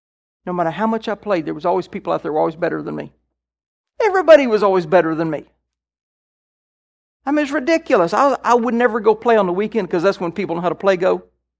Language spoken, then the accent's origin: English; Kansas, United States; all my life, I grew up in Kansas. You know, when I was young, it was all about the pioneers settling Kansas.